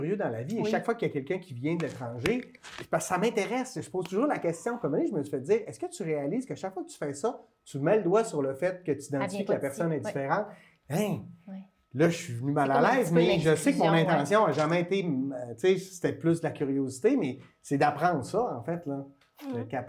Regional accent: Quebec, Canada; Moi, je viens de la Beauce.

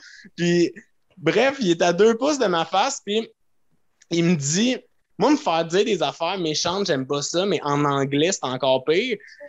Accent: Laval, Quebec, Canada; En banlieue de Montréal. Tu sais, je viens de Laval, puis après ça, la Rive-Nord, genre Blainville, Sainte-Thérèse, okay.

